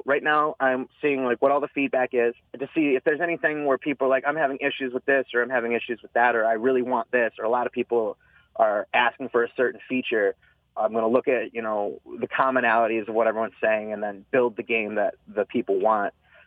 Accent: Fenton, Michigan, United States; And the roads got so bad because we're from Fenton.

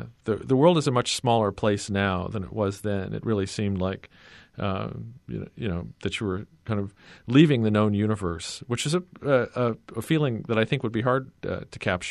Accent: Kansas City, Missouri, United States; I think if you grow up in Kansas City, you think spend a lot of time thinking about other places.

